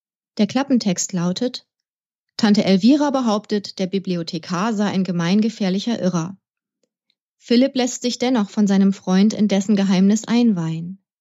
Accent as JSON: {"language": "German", "town": "Bremerhaven", "region": "Bremen", "country": "Germany", "tie": "born there", "also_born_or_lived": "Münster", "lives_now": "Braunschweig, Germany", "said": "Ich bin in Bremerhaven geboren, also ein echter Fischkopf und Nordsee-Nerd. Ich habe sehr lange in Münster gewohnt"}